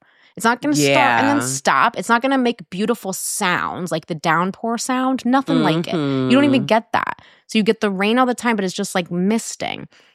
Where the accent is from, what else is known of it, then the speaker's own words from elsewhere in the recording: New Jersey, United States; moved away as an adult; also born or lived in Middletown, Connecticut / New York; now in Portland, United States; So I moved from Middletown, Connecticut, where I went to college. I'm from mm-hmm. New Jersey. And then I went to New York. And then I lived in New York for 5 years-ish, 5 and a half. And then I moved to Portland, Oregon